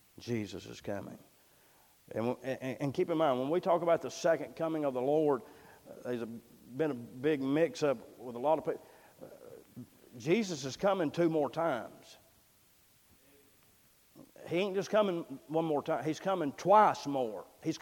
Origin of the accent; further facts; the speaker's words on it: United States; Listen, I love America. I thank God I'm an American.